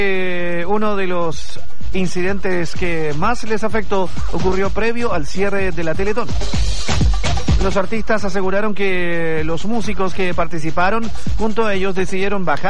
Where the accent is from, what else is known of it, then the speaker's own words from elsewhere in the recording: Chile; ¿Por qué somos así los chilenos?